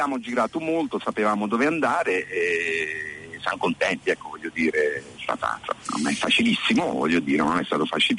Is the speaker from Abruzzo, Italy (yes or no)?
yes; Lanciano, Abruzzo, Italy; also born or lived in Rome / Pisa; sono abruzzese di Lanciano, provincia di Chieti, Abruzzo, una bellissima cittadina abruzzese.